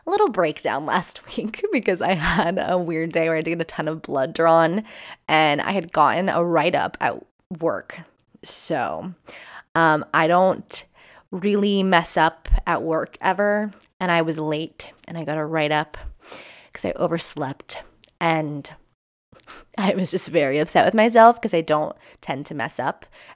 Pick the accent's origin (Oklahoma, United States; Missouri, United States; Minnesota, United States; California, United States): California, United States; If you know about where I'm from, so I'm from the high desert of California.